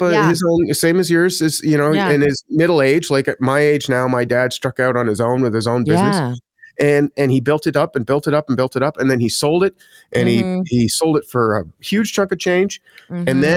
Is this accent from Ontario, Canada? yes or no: yes; Ottawa, Ontario, Canada; Yeah, man, it's great to be back in my hometown of Ottawa.